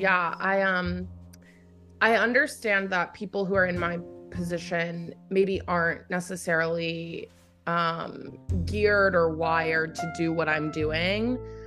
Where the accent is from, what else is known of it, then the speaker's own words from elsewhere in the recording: West Virginia, United States; I grew up in a place in the country and in the world that is incredibly unique. West Virginia is honestly one of the most wonderful places